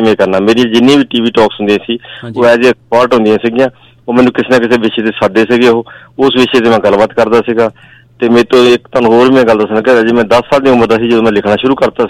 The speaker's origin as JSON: {"language": "Punjabi", "town": "Ludhiana", "region": "Punjab", "country": "India", "said": "ਮੈਂ ਲੁਧਿਆਣੇ ਤੋਂ ਆਇਆ ਪੰਜਾਬ ਤੋਂ"}